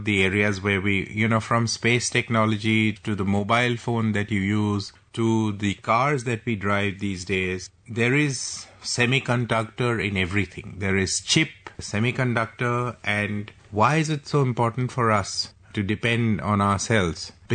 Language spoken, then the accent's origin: English; Assam, India; in my home state, in Assam